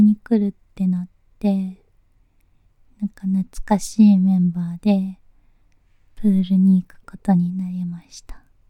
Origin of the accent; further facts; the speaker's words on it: Tokyo, Japan; 東京都出身です。